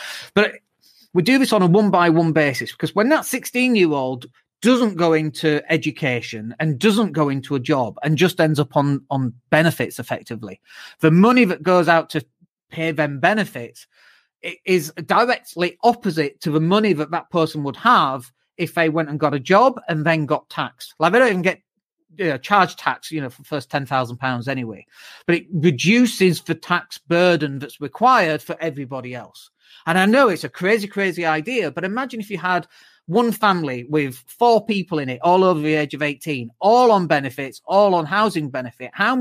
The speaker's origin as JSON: {"language": "English", "town": "Leeds", "region": "Yorkshire and the Humber", "country": "United Kingdom", "said": "especially because I come from Leeds"}